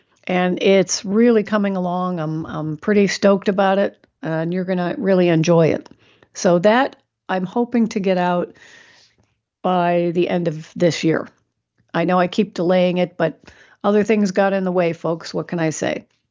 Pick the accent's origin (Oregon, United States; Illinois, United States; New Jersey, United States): Illinois, United States; Chicago; also born or lived in East Coast; now in California, United States; Even though I'm from Chicago and the East Coast, I got California blood now.